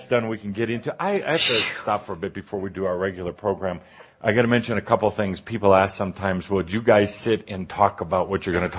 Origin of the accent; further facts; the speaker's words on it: Texas, United States; accent: Texas; This was in Texas, so it was my Texas accent.